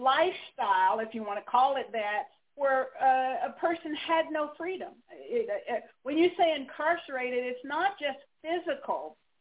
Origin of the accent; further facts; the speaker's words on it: North Carolina, United States; I grew up in North Carolina, not in Louisiana